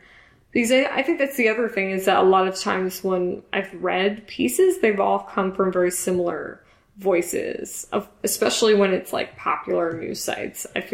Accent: New York, United States; I wrote a poem, kind of basically starting from like being a New Yorker at 9/11 and then kind of going up to the present time in the election.

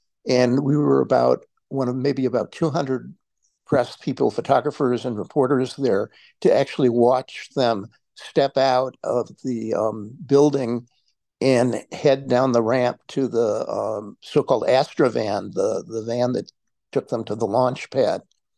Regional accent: Chicago, Illinois, United States; a school age friend of mine who I grew up with in Chicago, was also interested in the space.

